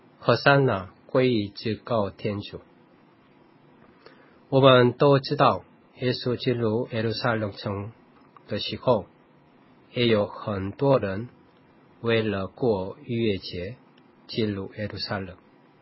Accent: South Korea; 我是来自韩国的

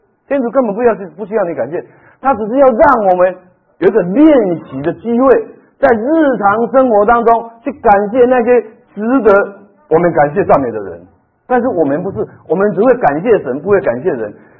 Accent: China; 就像我们中国人说的，当我拿花送给别人的时候，首先闻到花香的是我，不是你啊

